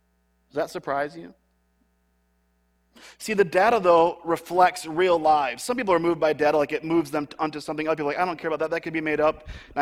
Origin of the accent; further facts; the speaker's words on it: Royal Oak, Michigan, United States; born there; and of course I was born in Michigan, Royal Oak, Michigan, and moved over here in 1990 to the west side of the state